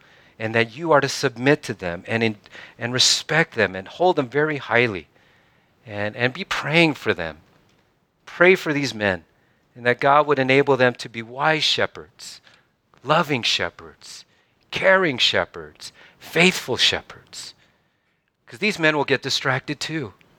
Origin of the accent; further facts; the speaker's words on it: Vallejo, California, United States; I grew up in Vallejo. It's not the greatest school system in the world.